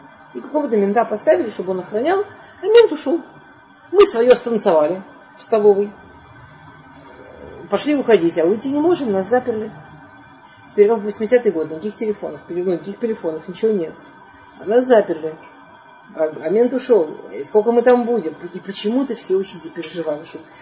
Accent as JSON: {"language": "Russian", "region": "Moscow", "country": "Russia", "said": "То есть мы там, ребята из Москвы, там приехали"}